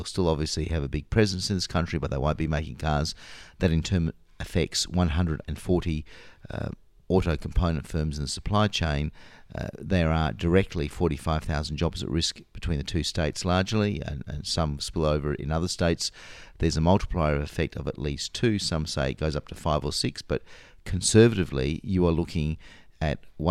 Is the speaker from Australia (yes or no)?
yes; South Australia, Australia; And one of the big issues in my home state is the failure of the coalition to deliver on their pre-election promise to build future submarines in South Australia.